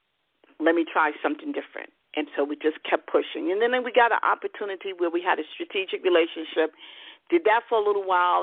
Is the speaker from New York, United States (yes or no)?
yes; New York, United States; and, you know, I was from New York